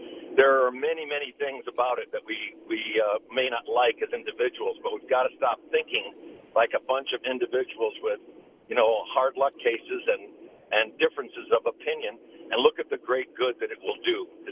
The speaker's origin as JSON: {"language": "English", "region": "New England", "country": "United States", "said": "And I'm from New England originally"}